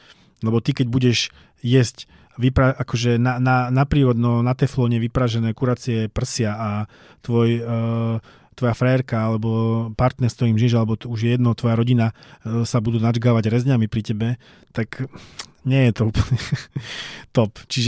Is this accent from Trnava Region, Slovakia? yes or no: no; Žilina Region, Slovakia; Ja som z Oravy, takže mňa tam vždy zasobujú hovädzinou